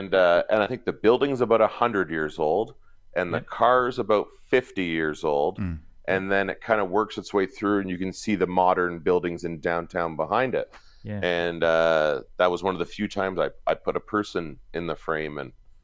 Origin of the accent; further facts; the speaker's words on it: Ontario, Canada; now in Calgary, Canada; I'm originally from Eastern Ontario in Eastern Canada, and I moved to Calgary about 15 years ago.